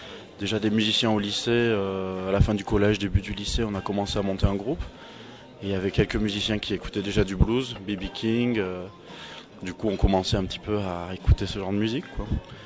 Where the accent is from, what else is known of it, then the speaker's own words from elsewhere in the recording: Villeneuve-sur-Lot, Nouvelle-Aquitaine, France; Alors je viens du sud-ouest de la France, plus précisément à Villeneuve-sur-Lot. C'est situé entre Bordeaux et Toulouse, pour ceux qui ne connaissent pas trop, Lot et Garonne.